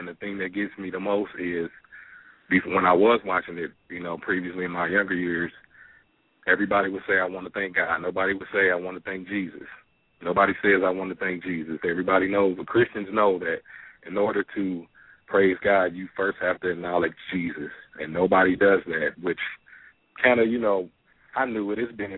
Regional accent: Detroit, Michigan, United States; now in Louisiana, United States; Oh, I'm calling from Louisiana. I'm originally from Detroit. I'm a two-time war veteran.

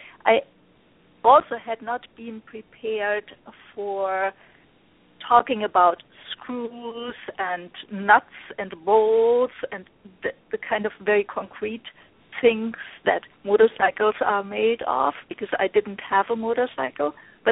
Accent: Germany; English is a second language; I'm from Germany. You probably hear my accent.

